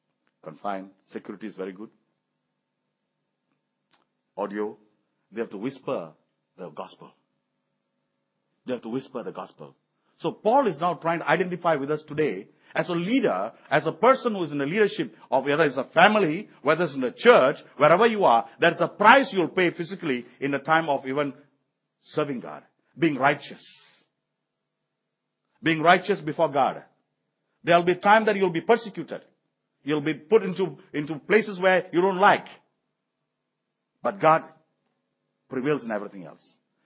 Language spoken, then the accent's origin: English; Alor Gajah, Malacca, Malaysia; In Alogaja, where I come from, that's my hometown, Alogaja.